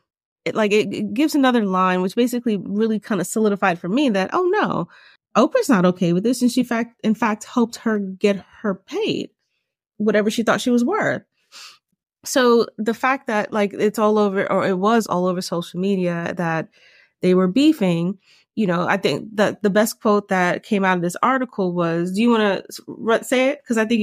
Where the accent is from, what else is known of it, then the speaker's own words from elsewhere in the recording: New York City, New York, United States; I'm a New Yorker. If you've ever ridden the train